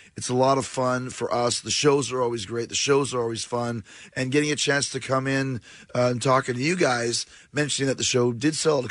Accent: Winnipeg, Manitoba, Canada; I grew up in Winnipeg, Canada

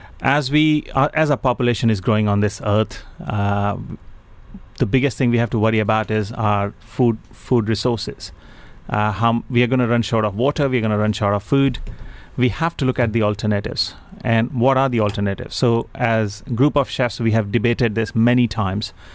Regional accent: East India, India; I grew up in India, and East India, not very far from where Kirti is born.

